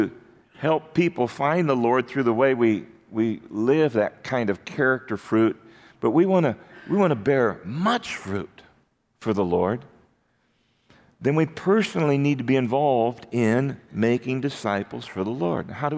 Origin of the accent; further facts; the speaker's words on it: Wayne, Iowa, United States; In my hometown of Wayne, it's the annual Chicken Days.